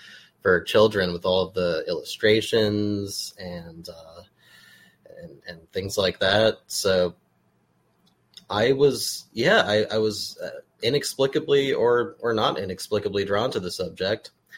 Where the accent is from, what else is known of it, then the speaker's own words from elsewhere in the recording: New Jersey, United States; I'm 33 years old. I'm born and raised in New Jersey.